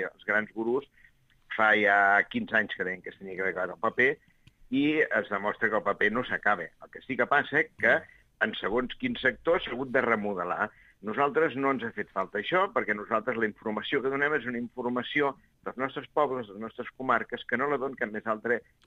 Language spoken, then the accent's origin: Catalan; Valls, Catalonia, Spain; Fa 4 dies, jo soc de Valls, no?